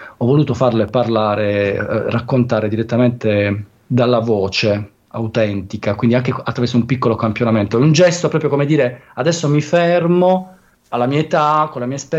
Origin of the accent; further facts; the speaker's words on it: Apulia, Italy; anche noi pugliesi abbiamo una tradizione in grico